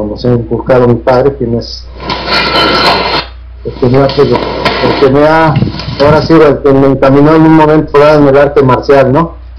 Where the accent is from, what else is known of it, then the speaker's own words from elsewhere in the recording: Mexico City, Mexico; now in Tijuana, Mexico; Radico en Tijuana. Soy de la Ciudad de México y radico aquí en Tijuana, ya soy más tijuanense que capitalino